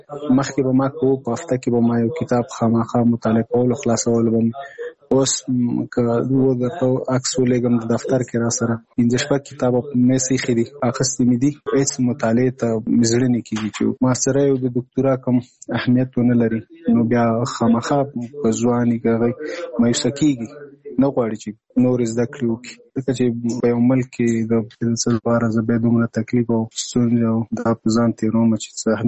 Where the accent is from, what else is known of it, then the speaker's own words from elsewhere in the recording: Nangarhar, Afghanistan; now in Kabul, Afghanistan; زموږ کور په ننګرهار کې دی، زه په کابل کې هم دلته